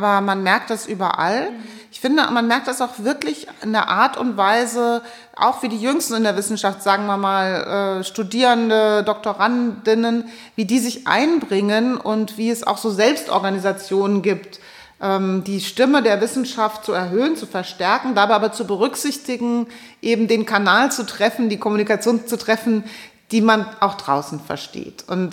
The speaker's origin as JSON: {"language": "German", "region": "Hesse", "country": "Germany", "said": "wie komme ich als Hessin, wie komme ich da raus und fahre um die Meere?"}